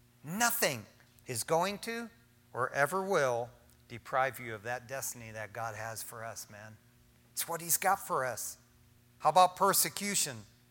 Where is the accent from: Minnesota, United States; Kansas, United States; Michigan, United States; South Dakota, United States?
Michigan, United States; Detroit; Growing up in Detroit, Michigan, man, we had a lot of rats.